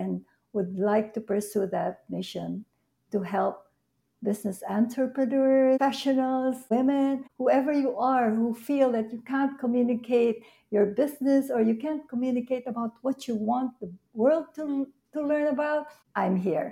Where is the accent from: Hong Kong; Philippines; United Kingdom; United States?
Philippines; Manila, Metro Manila; born there; Well, I'm proud to say that I was born in Manila, Philippines.